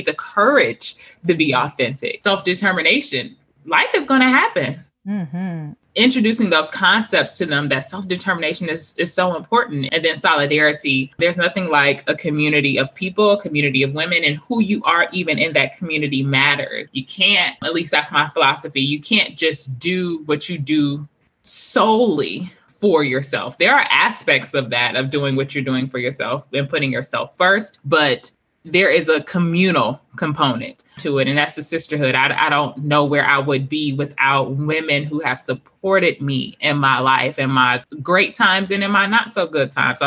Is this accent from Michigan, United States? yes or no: yes; Detroit, Michigan, United States; So I am a proud Detroiter, 313, born and raised in Detroit City proper.